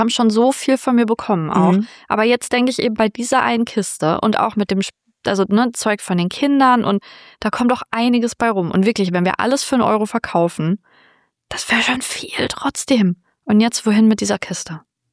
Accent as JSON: {"language": "German", "region": "North Rhine-Westphalia", "country": "Germany", "said": "ich komme schon aus dem Ruhrgebiet."}